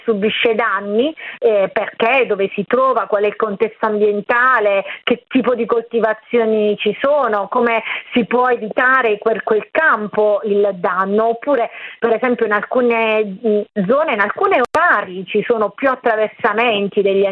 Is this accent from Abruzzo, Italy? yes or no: yes; Abruzzo, Italy; io vengo dall'Abruzzo